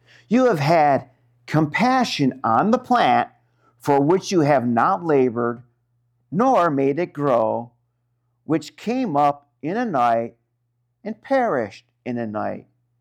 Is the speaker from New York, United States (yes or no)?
yes; Rochester, New York, United States; I can still remember growing up in Rochester, New York.